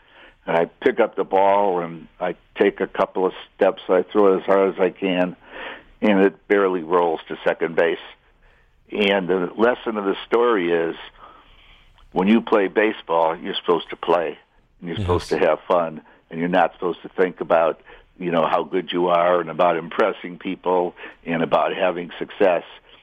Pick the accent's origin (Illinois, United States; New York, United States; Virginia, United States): Illinois, United States; Chicago; I'll tell you, I grew up on Addison Street in Southport, two blocks from Cubs Park, Wrigley Field, to the rest of the world.